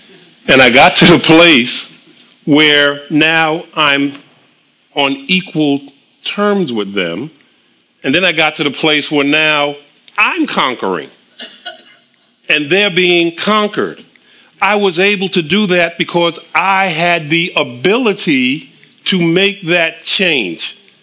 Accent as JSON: {"language": "English", "town": "New York City", "region": "New York", "country": "United States", "tie": "born or raised there", "said": "I didn't grow up in the sticks somewhere. I grew up in New York City."}